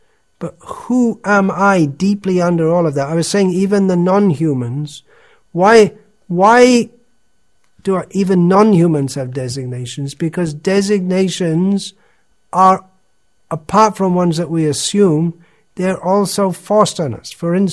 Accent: England, United Kingdom; I am an Englishman.

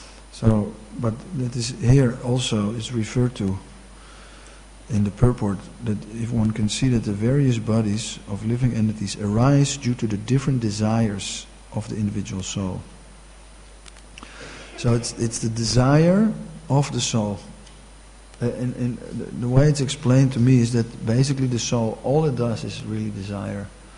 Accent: Amsterdam, North Holland, Netherlands; like I'm from Amsterdam

